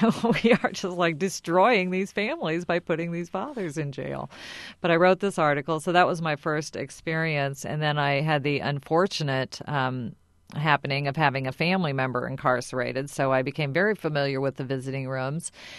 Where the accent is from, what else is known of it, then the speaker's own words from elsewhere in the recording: Teutopolis, Illinois, United States; I grew up in a small town right next to Effingham, Illinois, called Totopolis, Illinois. It's 70 miles south of here.